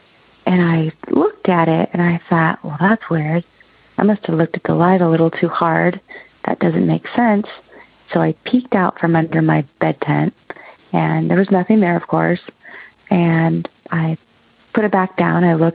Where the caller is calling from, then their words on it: Oregon, United States; I'm calling from Oregon.